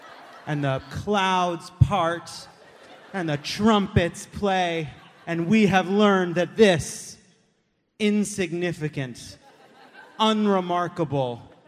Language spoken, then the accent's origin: English; California, United States; I come from California, which is a high-tax state.